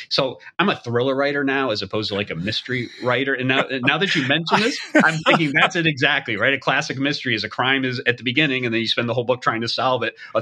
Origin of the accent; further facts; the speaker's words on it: Boston, Massachusetts, United States; I knew I wanted to get back to the Northeast because I'm from Boston.